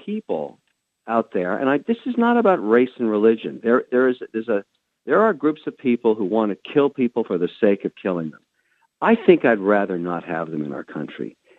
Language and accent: English; Canada; because I'm a Canadian that's half Lebanese, half Irish